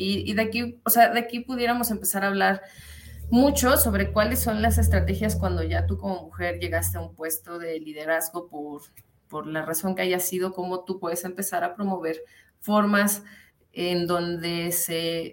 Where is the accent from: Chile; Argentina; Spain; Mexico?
Mexico; Mexico City; como mujer mexicana de la Ciudad de México, lesbiana, con una carrera universitaria